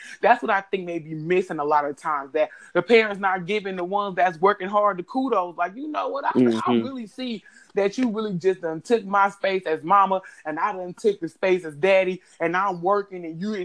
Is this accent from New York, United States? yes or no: no; Oakland, California, United States; Number one, I'm from East Oakland myself.